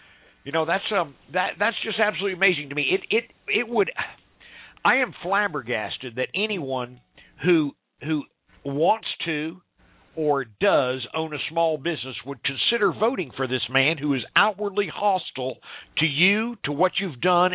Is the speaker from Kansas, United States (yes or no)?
no; Stratford, Missouri, United States; I was raised in Stratford, Missouri, a town where the population of the city was a little bit less than the population of the high school